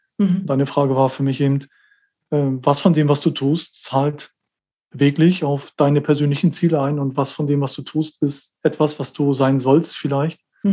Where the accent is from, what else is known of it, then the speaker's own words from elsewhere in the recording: East Germany, Germany; Ich ein Kind des Ostens